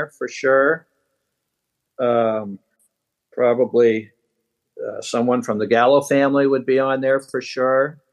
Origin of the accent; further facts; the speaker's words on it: Boston, Massachusetts, United States; also born or lived in Michigan / Pittsburgh; Well, I was born in Michigan and raised in Boston, Massachusetts, and then Pittsburgh, Pennsylvania.